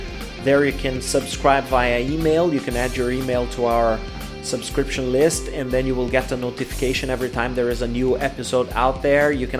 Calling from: Porto Alegre, Rio Grande do Sul, Brazil; English is a second language

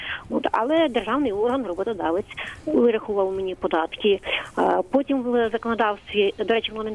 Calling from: Kyiv, Ukraine; я з Києва.

